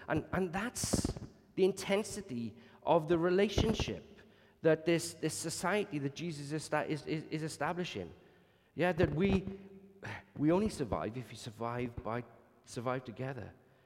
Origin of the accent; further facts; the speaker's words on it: Wales, United Kingdom; because you know that Wales is God's country after all, but neither does being Welsh. Neither does being Welsh give us automatic entry to God's family.